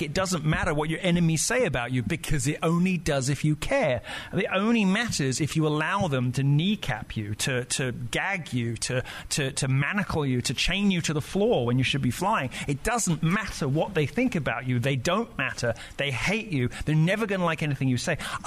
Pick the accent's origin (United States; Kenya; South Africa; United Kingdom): United Kingdom; I know, but I'm so British. I hate self-promotion.